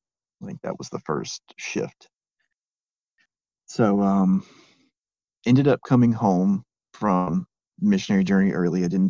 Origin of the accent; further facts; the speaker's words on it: United States; than what was to me normal growing up in the United States in a middle class life